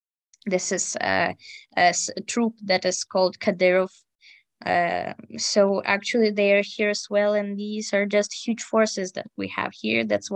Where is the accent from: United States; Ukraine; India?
Ukraine; Western Ukraine; because I'm from Western Ukraine